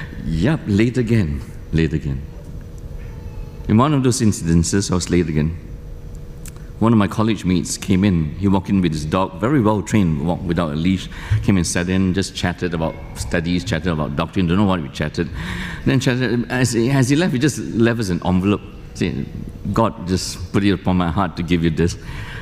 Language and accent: English; Malaysia; But I grew up in Malaysia, I grew up in a non-Christian home.